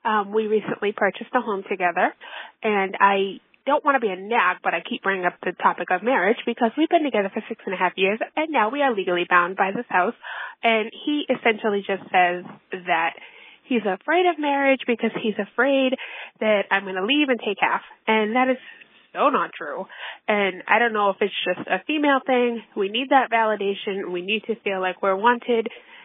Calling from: Massachusetts, United States; I'm calling from Massachusetts.

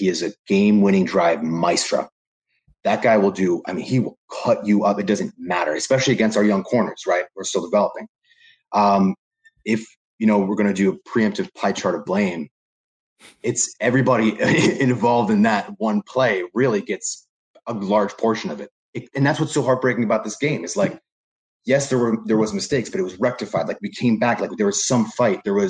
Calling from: New Jersey, United States; You know, I'm coming in from Seton Hall University out of New Jersey.

